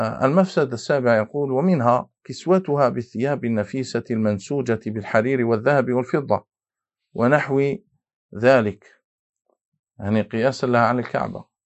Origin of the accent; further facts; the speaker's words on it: Algeria; أنا حضرت مرة في منطقة عندنا في الجزائر